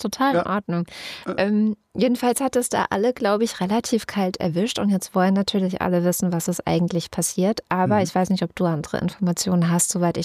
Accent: Baden-Württemberg, Germany; Aus Rheinland-Pfalz komme ich nicht. Ich komme aus Baden-Württemberg.

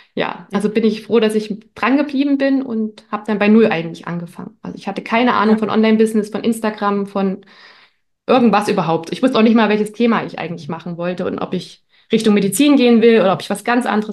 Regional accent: East Germany, Germany; ich komme auch aus Ostdeutschland

